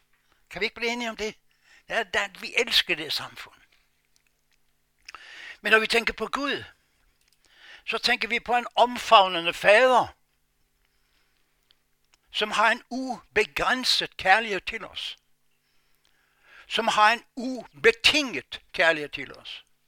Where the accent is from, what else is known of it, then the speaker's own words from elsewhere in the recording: Norway; For mig som nordmand, så er det en af de værste ord, der findes.